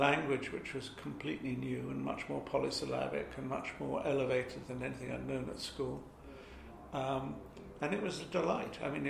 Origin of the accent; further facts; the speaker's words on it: Hampstead, London, United Kingdom; I'd heard of it because I was brought up in Hampstead, which is very different from what it is now.